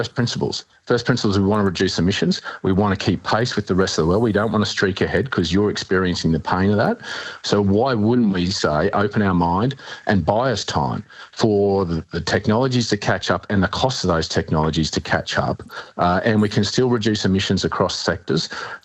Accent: Queensland, Australia; Queensland, my home state, is going to sweat out their coal-fired power assets longer

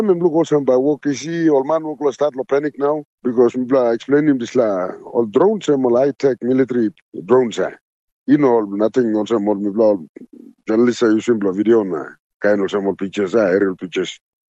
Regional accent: Papua New Guinea; Now I'm from Papua New Guinea. I'm from Nanga, I'm from Kolongela, Southern Islands

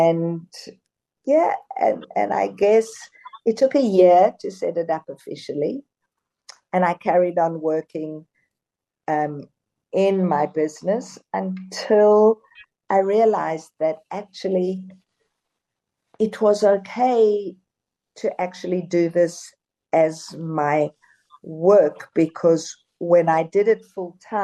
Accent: South Africa; born there; moved away; I was born in South Africa and went to visit at one point.

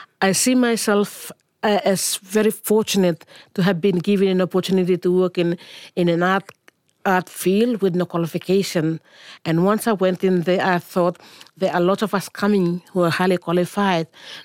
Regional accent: Bougainville, Papua New Guinea; now in Australia; I come from Bougainville.

